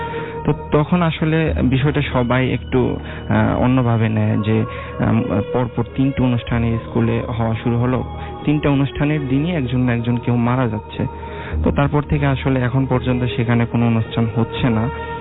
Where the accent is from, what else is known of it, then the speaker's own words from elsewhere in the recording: Dhaka, Dhaka Division, Bangladesh; এসেছি ধানমন্ডি থেকে।